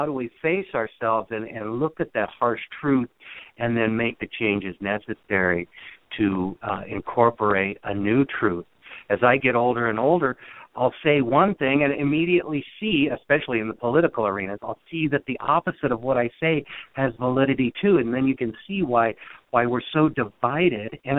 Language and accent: English; United States; Me in my 50s growing up in America, land of the home of the brave, you know, land of the free and all this sort of stuff.